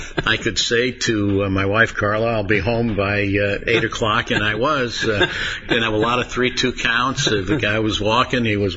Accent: Detroit, Michigan, United States; I grew up in Detroit

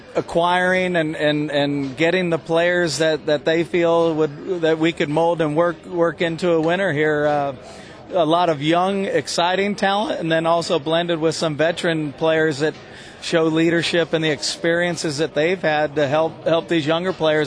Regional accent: San Carlos, California, United States; also born or lived in San Francisco; Yeah, I grew up, born in San Francisco, but I grew up in San Carlos, St. Charles High School, St. Charles Grade School, Sarah High School, College of San Mateo

